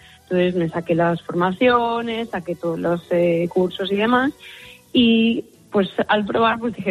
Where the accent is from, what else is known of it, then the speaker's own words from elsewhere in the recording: Galicia, Spain; más yo que vengo de Galicia, donde hace frío